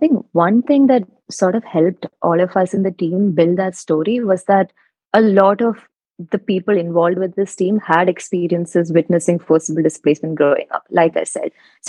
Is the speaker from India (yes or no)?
yes; Kerala, India; I come from Kerala, which is a state in India.